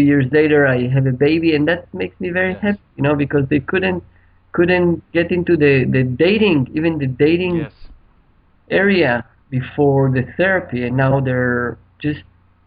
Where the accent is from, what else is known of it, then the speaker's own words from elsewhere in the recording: Israel; I was born and raised in Israel.